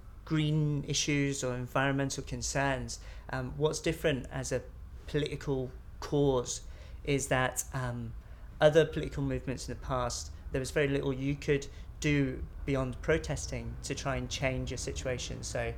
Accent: Glasgow, Scotland, United Kingdom; I'm 37, and I come from Glasgow.

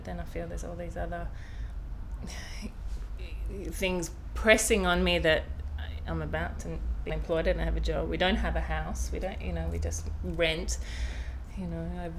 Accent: Australia; guess what, I'm Australian

